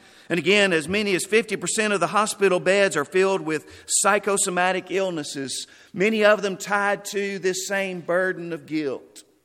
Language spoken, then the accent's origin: English; Stanton, Texas, United States; Tarzan, Texas. That's 15 miles from where I grew up in Stanton, Texas.